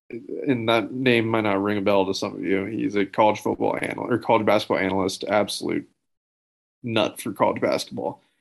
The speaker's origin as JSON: {"language": "English", "town": "Omaha", "region": "Nebraska", "country": "United States", "tie": "born or raised there", "said": "So growing up in Omaha, I went to Creighton games growing up all the time with my family."}